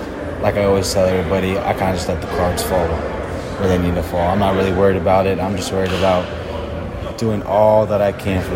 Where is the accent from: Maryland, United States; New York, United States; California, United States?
California, United States; I mean, I'm from California where it's hot all the time, so being able to see rain all the time, for me personally, is amazing to me.